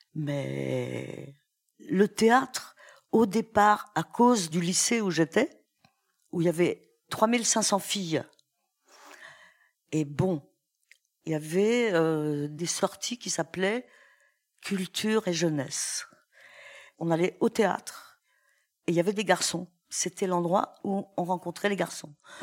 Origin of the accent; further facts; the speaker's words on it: Saint-Étienne, Auvergne-Rhône-Alpes, France; Ah, il faut que je vous parle de là d'où je viens. Là où je suis née, c'est Saint-Étienne. C'est une ville noire. Moi, quand j'étais petite, elle était toute noire à cause du charbon.